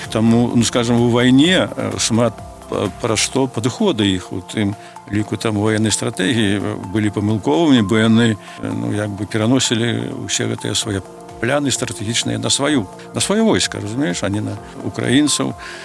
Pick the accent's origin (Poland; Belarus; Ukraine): Belarus; Kreva, Grodno Region; born there; Як я нарадзіўся ў Крэве, калі Крэўская замка, так я і стаў адразу беларусам.